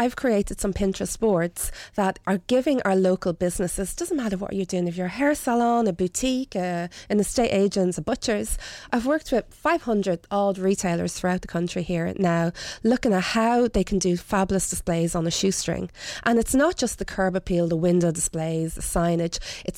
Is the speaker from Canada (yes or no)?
no; Dublin, Leinster, Ireland; accent: Dublin; now in Belfast, United Kingdom; Well, Belfast is my adopted city, as you can hear from my broad Dublin accent.